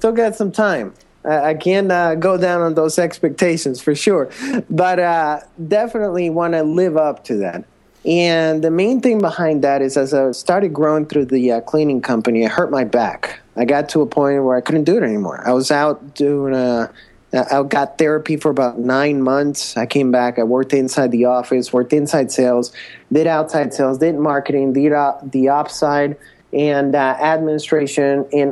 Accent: Colombia; English is a second language; now in United States; I originally come from Colombia. So if you can hear my accent, that's where that comes from. And we had to move to the States. My mom and I left as refugees.

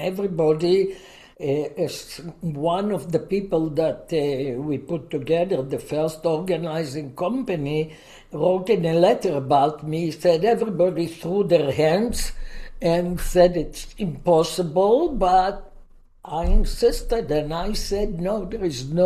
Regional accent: Israel; English is a second language; when I opened my mouth with my accent, the people that live in the Middle East know immediately that I'm an Israeli

